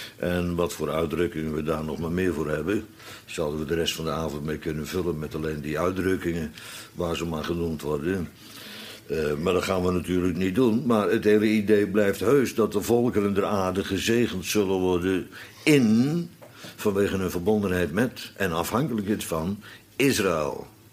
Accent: Bodegraven, South Holland, Netherlands; ik kom uit Bodegraven, dat 60 jaar geleden beroemd was om Turkenburgs zaden.

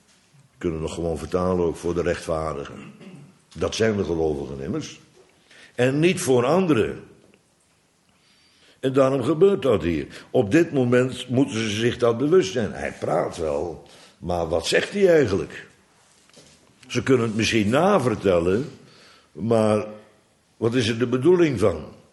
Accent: Bodegraven, South Holland, Netherlands; Nee, ik kom uit Bodegraven.

